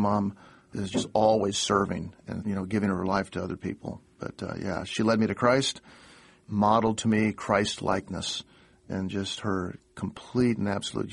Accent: Oakland, California, United States; born there; I was born in Oakland, California at Oak Knoll Naval Hospital, and about every year or two, we'd move somewhere else in the world.

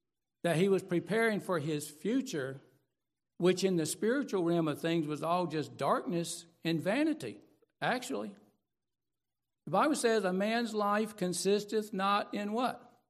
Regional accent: Phenix City, Alabama, United States; when I grew up in Phoenix City, Alabama, there was the Golden Rule Cafe.

